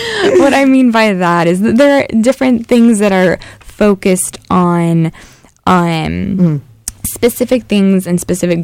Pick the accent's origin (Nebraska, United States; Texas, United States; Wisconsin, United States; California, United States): California, United States; Los Angeles; I'm from Los Angeles, so it's always kind of a toss-up.